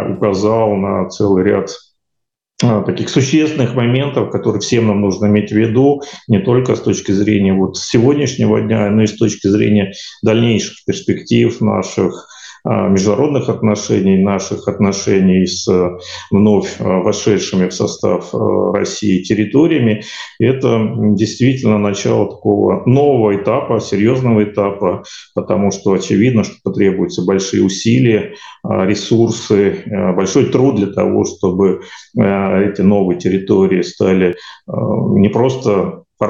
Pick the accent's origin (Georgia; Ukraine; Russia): Ukraine; Donetsk Oblast; Я сам уроженец Донецкой области. У меня до сих пор на Донбассе живет отец.